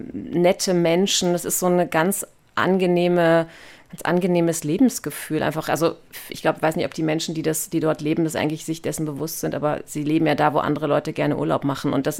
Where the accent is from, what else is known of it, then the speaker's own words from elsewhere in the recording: Neuruppin, Brandenburg, Germany; ich bin ja aus Neuruppin, das ist einfach eine total tolle Stadt.